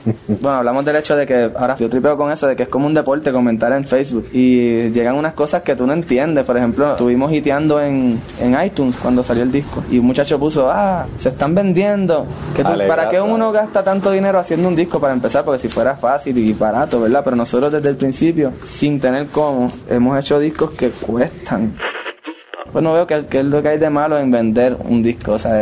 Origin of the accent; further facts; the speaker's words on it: Puerto Rico; como puertorriqueños somos súper, pues, somos calientes, como dicen, somos sexuales, venimos de la sal